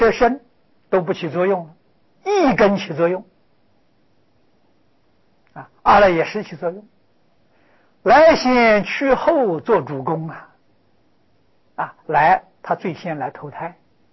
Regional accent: China

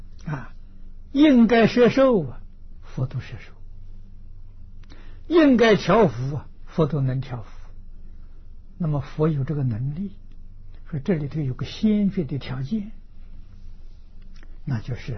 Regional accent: China; 就像我们中国人所讲的圣人

